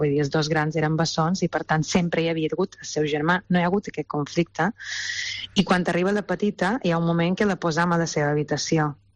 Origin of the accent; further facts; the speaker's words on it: Balearic Islands, Spain; now in Barcelona, Spain; som mallorquina, per tant, jo visc aquí a Barcelona, els meus germans viuen a Mallorca